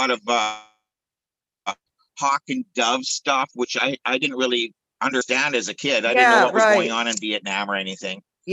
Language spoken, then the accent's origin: English; Brandon, Manitoba, Canada; This is where I live. I grew up in Brandon